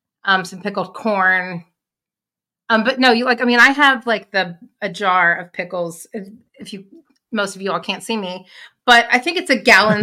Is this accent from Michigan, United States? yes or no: no; Louisville, Kentucky, United States; So growing up in Louisville, there's in Kentucky